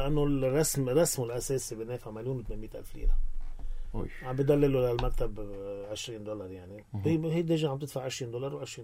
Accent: Syria; بس اني سوري عم نحكي صرنا بأرقام كتير متواضعة

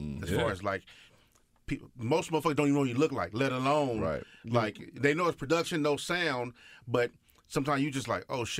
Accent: West Coast, United States; I'm from the West Coast and I'm a rapper

